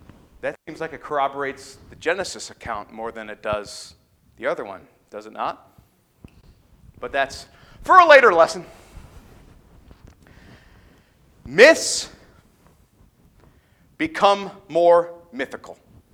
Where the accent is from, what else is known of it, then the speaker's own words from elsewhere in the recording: New York, United States; You have Algonquins, which settled where? My home state of New York.